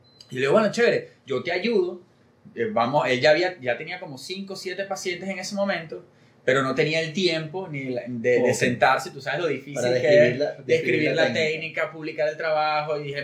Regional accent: Mexico; Yo tuve la oportunidad de viajar allá, de hecho soy mexicano.

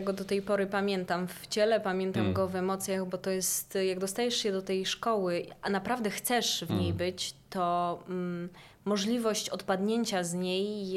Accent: Nowy Targ, Lesser Poland, Poland; ja pochodzę z Nowego Targu, z Podhala, i nigdy nie musiałam jeździć autobusem miejskim.

